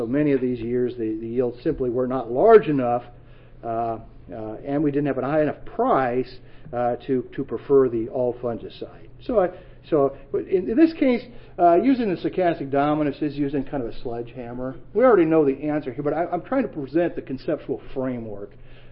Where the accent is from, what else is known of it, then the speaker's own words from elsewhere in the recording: Nebraska, United States; I'm from Nebraska